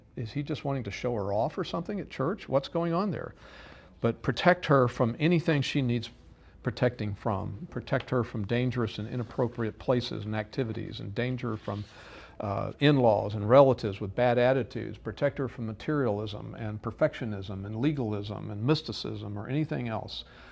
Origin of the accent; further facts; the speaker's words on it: Texas, United States; Well, I'm from Texas, I know, even though I was a hippie. I was a hippie in Texas, but I was a hippie in my little small redneck town of 9,000 people.